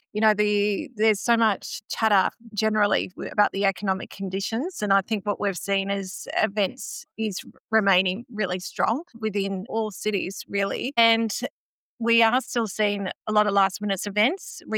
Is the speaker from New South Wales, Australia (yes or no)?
yes; New South Wales, Australia; I grew up in the Southern Highlands